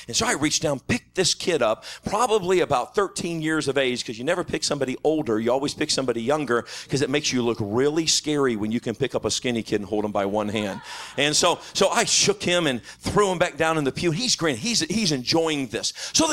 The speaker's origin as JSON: {"language": "English", "region": "Texas", "country": "United States", "said": "Now, I'm from Texas."}